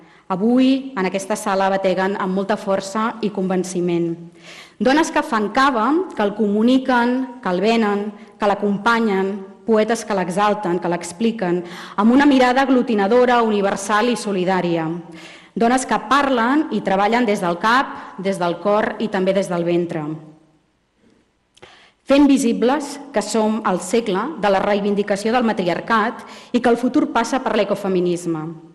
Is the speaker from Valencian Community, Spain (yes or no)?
no; Reus, Catalonia, Spain; Jo que sóc de Reus, aquí a Sant Sadurní, donant la benvinguda a una festa tan vostra